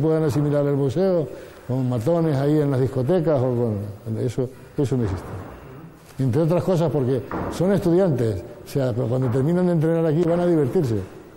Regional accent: Canary Islands, Spain; yo soy canario y también existía eso en Tenerife y existía en Madrid, en todos lados

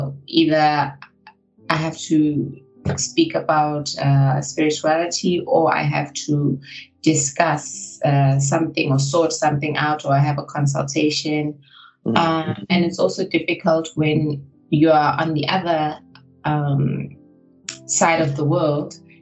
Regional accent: Soweto, Gauteng, South Africa; growing up in Soweto

